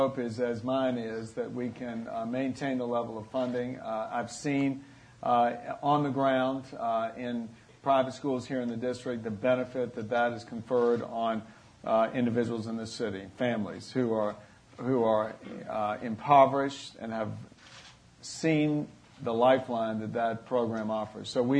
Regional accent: Virginia, United States; Ross, I would add as well, I'm from Virginia, and those of us from Virginia in here know we don't have teacher's unions.

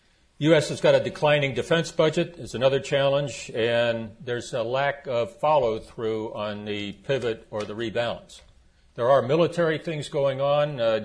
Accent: United States; accent: American; I feel like I should apologize for my accent. It occurs to me I'm the only person up here without a record of ever having a residence in Australia. But you'll have to excuse my Americanisms here, Peter.

